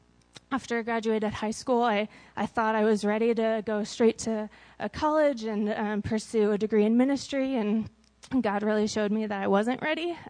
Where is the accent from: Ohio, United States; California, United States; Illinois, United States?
California, United States; Santa Maria; born there; I was born in Santa Maria, California, to two wonderful parents.